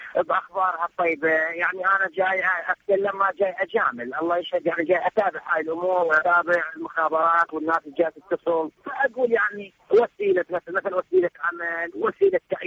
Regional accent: Basra, Basra Governorate, Iraq; انا يعني من اهل البصره نعم، بس انا من سكنه الجرمه.

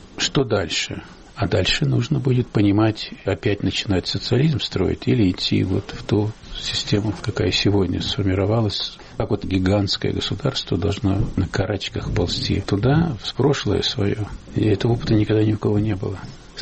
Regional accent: Russia; не хватает у меня на родине, моей России.

